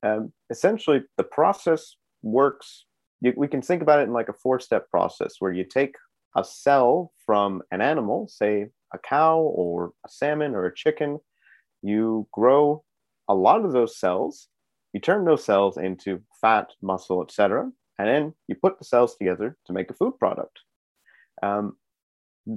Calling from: Cambridge, East of England, United Kingdom; so I'm calling in from Cambridge in the UK today.

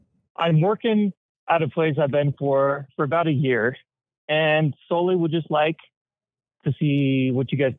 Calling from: Logan, Utah, United States; I'm calling in from Logan, Utah, on the campus of Utah State University.

